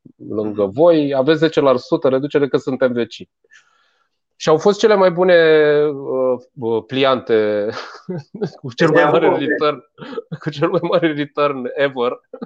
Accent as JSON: {"language": "Romanian", "country": "Romania", "moved": "yes", "said": "Am început să lucrez prin Italia și în Spania. Bineînțeles, acolo, ca român, mai instalam eu niște Windows-uri"}